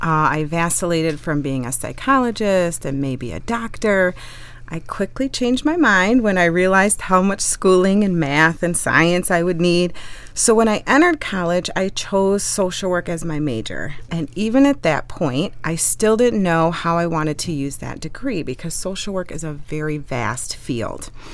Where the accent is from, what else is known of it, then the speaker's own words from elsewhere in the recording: Indiana, United States; born there; I was born in Indiana a long time ago.